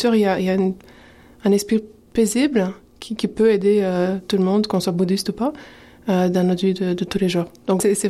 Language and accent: French; Romania; J'ai grandi en Roumanie pendant le communisme